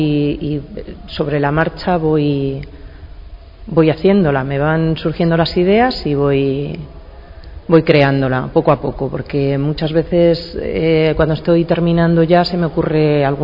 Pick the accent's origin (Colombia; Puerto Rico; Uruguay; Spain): Spain; San Esteban de la Sierra, Castile and León; la primera exposición que hice en San Esteban de la Sierra, mi pueblo